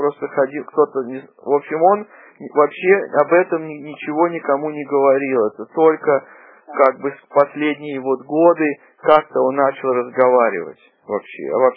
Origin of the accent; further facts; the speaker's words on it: Russia; я вырос в России, да.